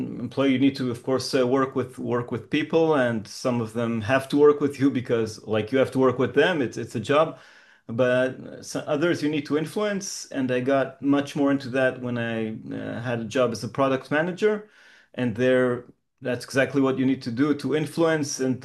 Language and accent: English; Israel; English is a second language; also born or lived in Canada; now in Barcelona, Spain; No, I was born in Israel. I'm Israeli. I spent 2.5 years in Canada.